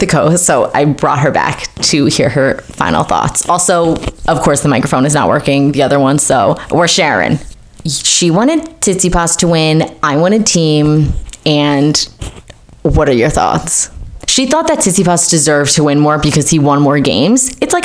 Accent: United States; Automatically, we like the Americans because we're American.

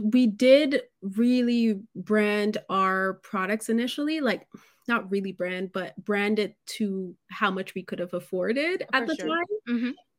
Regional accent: Jamaica; I'm Jamaican. So I feel like a lot of, especially around my age

